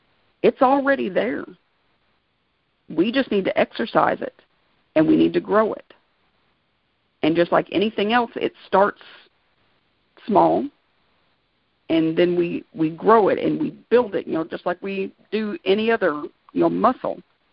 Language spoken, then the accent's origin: English; Kentucky, United States; Now, I'm from Kentucky. You know, we're kind of down in the South.